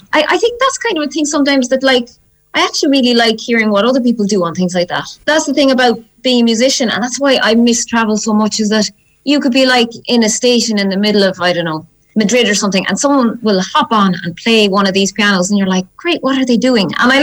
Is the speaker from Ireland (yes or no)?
yes; Ireland; accent: Irish; I think he found my Irish accent quite funny anyway